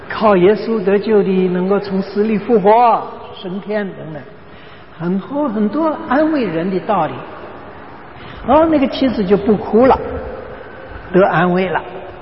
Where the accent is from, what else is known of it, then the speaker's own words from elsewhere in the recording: China; 我们中国人练武术是打空气是吧？